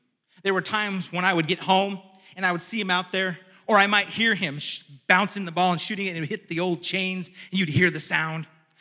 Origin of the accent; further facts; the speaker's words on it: California, United States; I was even treated like an outsider because I was from California.